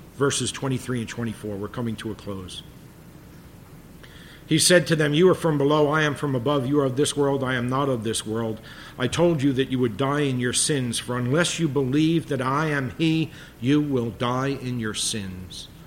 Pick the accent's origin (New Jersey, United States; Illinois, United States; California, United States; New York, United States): New York, United States; New York City; It's like, I grew up in the Bronx. These agricultural things get lost on me, but I'll try.